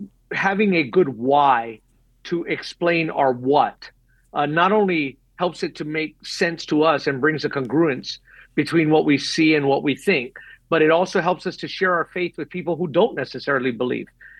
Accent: Hawaii, United States; Well, I'm from Hawaii, born and raised, born here in 69

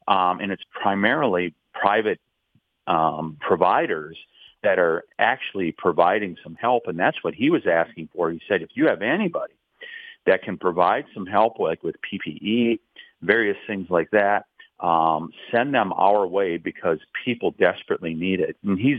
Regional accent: Wisconsin, United States; from a person that I trust, that I've known very well in my home state of Wisconsin

